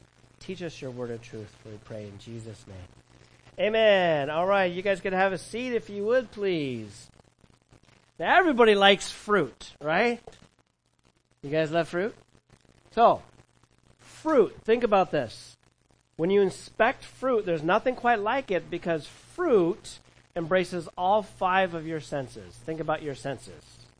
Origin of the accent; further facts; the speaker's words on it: Cypress, California, United States; I remember being a kid growing up in Cypress, California, at the edge of Orange County and Los Angeles County in California.